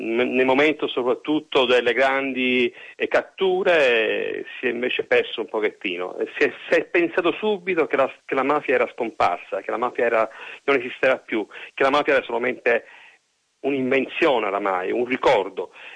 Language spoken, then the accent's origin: Italian; Palermo, Sicily, Italy; now in Florence, Italy; io sono palermitano ormai trapiantato a Firenze